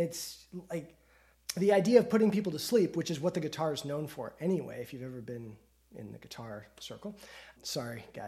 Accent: Colorado, United States; now in Boston, United States; But I live in Boston and I'm from Colorado. I moved to Boston for school and got hired for jobs and stayed in Boston, got married and live here.

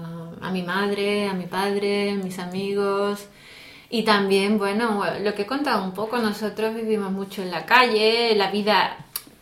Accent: Seville, Andalusia, Spain; now in Spain/abroad; yo vengo de España, de una ciudad del sur, que es una ciudad que tiene 700.000 habitantes.

